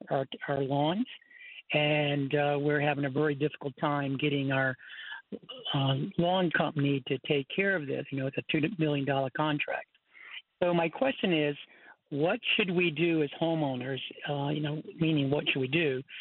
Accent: East Coast, United States; Well, I'm from the East Coast, so we call it wild Bermuda.

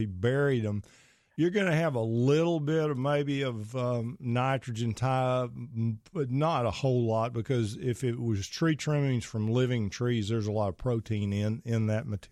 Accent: Pittsburgh, Pennsylvania, United States; I'm from Pittsburgh, so I know exactly where you are.

